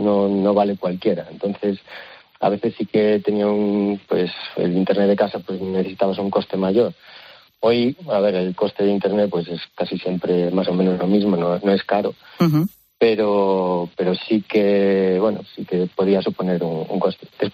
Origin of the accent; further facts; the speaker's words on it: Lugo, Galicia, Spain; yo soy de Lugo, yo siempre quise retornar, digamos, aquí a Galicia.